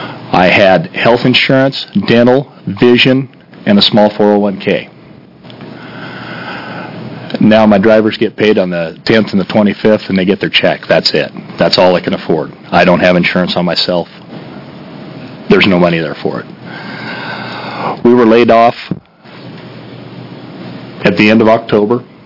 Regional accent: Oregon, United States; I'm from the Southern Oregon coast.

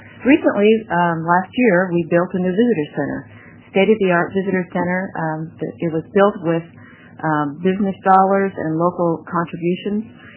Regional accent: Roseburg, Oregon, United States; I'm from Roseburg.

